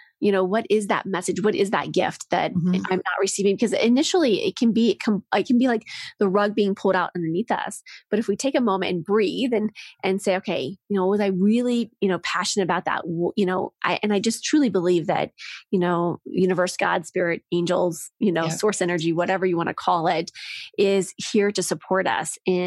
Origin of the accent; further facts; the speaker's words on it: Midwest, United States; You know, I gave this silly analogy that I'm from the Midwest. And so I grew up on a farm.